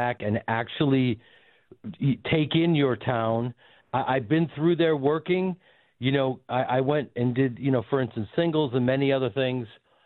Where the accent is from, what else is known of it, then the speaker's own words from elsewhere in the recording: Chicago, Illinois, United States; I grew up in Chicago on the stages there doing improv.